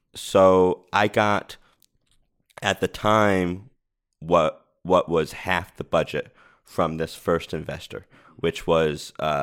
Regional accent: Rhode Island, United States; now in Los Angeles, United States; I moved out here and I'm from Rhode Island. I didn't know a single soul in LA.

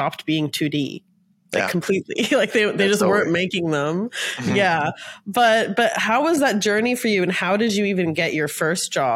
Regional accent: Toronto, Ontario, Canada; When I was in school, I felt, and this must be funny to you too, like I wasn't even from a small city. I was from Toronto.

